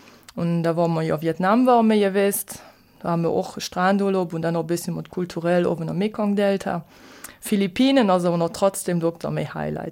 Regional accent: Belgium; Ja, wir haben uns in der Botschafter auch gedroht als Belgier.

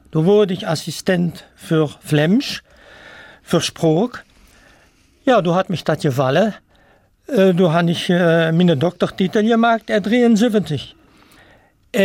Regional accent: Eupen, Wallonia, Belgium; born there; ich bin 1940 in Eupen geboren. Doch 21. März, also nächste Woche, habe ich Geburtstag, werde ich 71.

